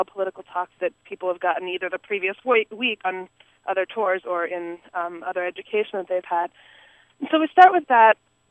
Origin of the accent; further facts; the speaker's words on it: United States; and that I, as an American and as a Jew, have a big responsibility in that.